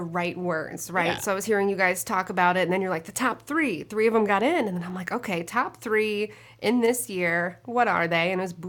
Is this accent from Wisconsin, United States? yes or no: yes; Green Bay, Wisconsin, United States; I'm from Green Bay.